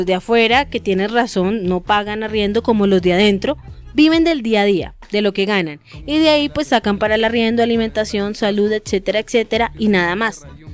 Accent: Colombia; Somos colombianos, pero también somos latinoamericanos.

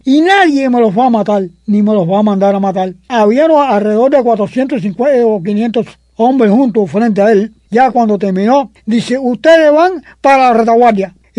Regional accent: Matanzas, Cuba; todos los cienegueros somos de Fidel

